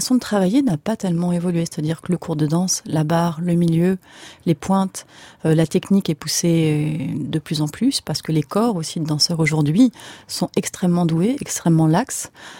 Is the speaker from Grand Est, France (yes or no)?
no; Paris, Île-de-France, France; Je fréquente Bordeaux un petit peu, les autres moins, et je suis une vraie Parisienne.